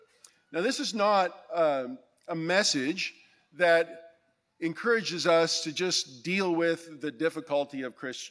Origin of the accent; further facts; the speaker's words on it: Moscow, Russia; now in Lynchburg, United States; I came from Moscow many years ago. We were here for quite some time, and then went off to plant a church in Lynchburg, Virginia.